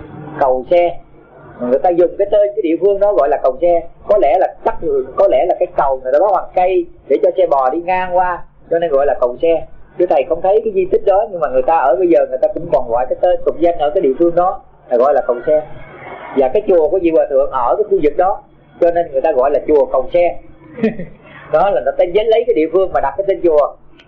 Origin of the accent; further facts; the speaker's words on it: Tay Ninh, Vietnam; Cho nên thầy sinh trưởng ở Tây Ninh đó, do những cái mẫu chuyện mà nó huyền thoại đó, mà khi lớn lên là ai nghe cũng ham tu hết à.